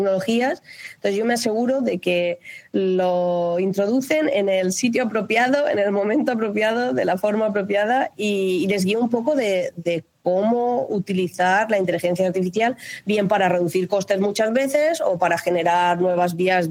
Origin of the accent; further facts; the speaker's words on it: Spain; Y siendo española es como que me faltaba un poquito de hablar con gente, de relacionarme con otras personas